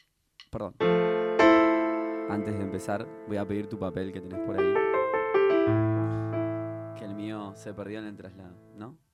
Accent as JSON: {"language": "Spanish", "town": "Rafaela", "region": "Santa Fe", "country": "Argentina", "also_born_or_lived": "Venezuela", "moved": "as an adult", "lives_now": "Buenos Aires, Argentina", "said": "yo soy de Rafaela. Vine a vivir acá cuando tenía 18 años. Después me fui 5 años, estuve viviendo en Venezuela. Allá tuve una banda, estuve tocando con ellos durante 4 años."}